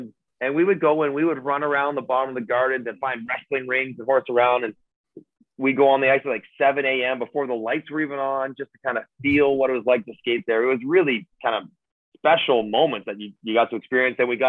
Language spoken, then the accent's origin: English; Toronto, Ontario, Canada; growing up in Toronto, still living in Toronto